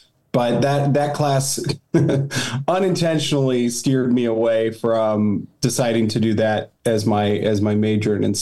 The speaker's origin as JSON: {"language": "English", "region": "Ohio", "country": "United States", "said": "I'm from Ohio, and my oldest sister went to a youth conference."}